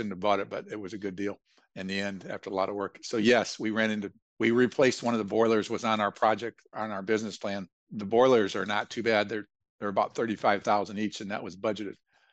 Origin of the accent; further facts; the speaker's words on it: Ohio, United States; I say it's only 50 because I'm from Ohio.